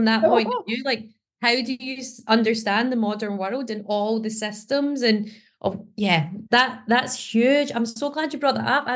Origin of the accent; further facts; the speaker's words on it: Scotland, United Kingdom; And as Scottish people, we would likely get that a lot more.